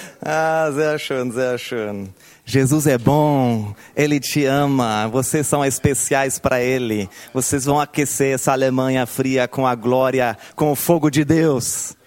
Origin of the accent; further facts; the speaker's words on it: Herne, North Rhine-Westphalia, Germany; ich komme aus dem Ruhrgebiet, bin ein Kind des Ruhrgebiets aus Herne. Kennt jemand Herne? Neben Bochum. Bochum kennt man dann schon eher, ne? Genau, ich bin in Herne aufgewachsen und dann in Schwelm zur Kirche gegangen.